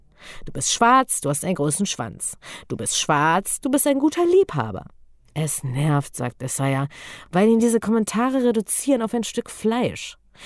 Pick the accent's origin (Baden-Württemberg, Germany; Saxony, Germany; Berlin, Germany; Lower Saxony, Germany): Berlin, Germany; Ausgerechnet in meiner Heimatstadt, in der ich mal das Gefühl habe, jeder darf hier genauso sein, wie er will.